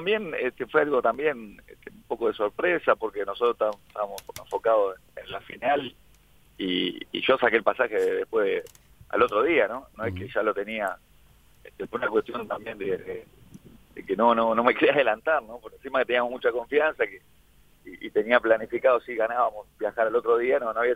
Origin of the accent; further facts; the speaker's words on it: Uruguay; now in Ecuador; todo este tiempo que salí de Uruguay, viviendo mucho tiempo en Ecuador y haciendo un poco las raíces ahí.